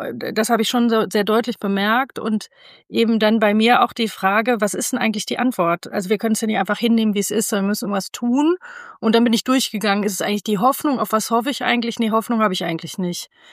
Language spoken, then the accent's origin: German; Rhineland, Germany; Ich komme aus dem Rheinland, da hat man so ein bisschen mehr Zuversicht.